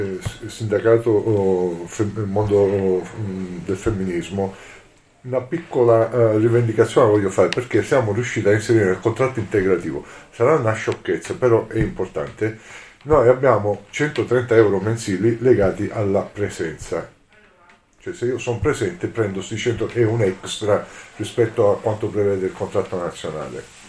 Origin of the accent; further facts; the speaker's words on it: Sicily, Italy; born there; io sono nato nel 1964 in Sicilia